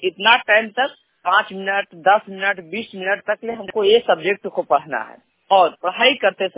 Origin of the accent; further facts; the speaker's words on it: Badam, Jharkhand, India; ग्राम post बादम, थाना बड़का गांव, जिला हजारीबाग, राज्य झारखंड का निवासी हूँ।